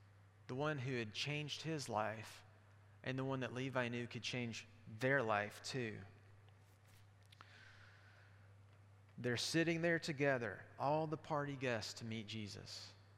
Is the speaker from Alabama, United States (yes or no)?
yes; Alabama, United States; I think about the pastor at my church growing up in Alabama.